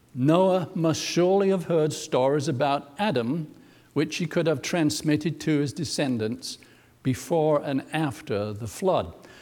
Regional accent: England, United Kingdom; now in United States; I'm from England and people don't think much about their genealogy because everybody's been there for a long time. And when I came to the United States

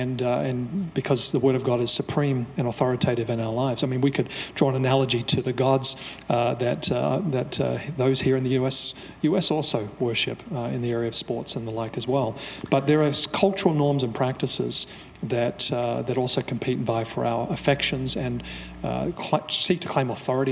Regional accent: Australia; I've said it before, I come from Australia

